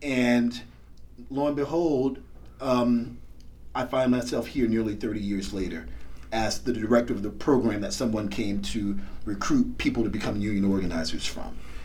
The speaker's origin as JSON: {"language": "English", "town": "Augusta", "region": "Georgia", "country": "United States", "tie": "born or raised there", "said": "So I'm originally from Augusta, Georgia, born and raised in Augusta, Georgia. I currently live in the Atlanta area."}